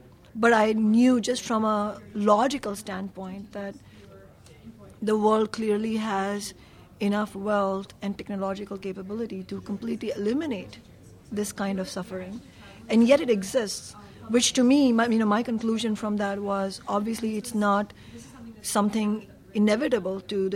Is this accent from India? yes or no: yes; Mumbai, Maharashtra, India; I grew up in Mumbai, India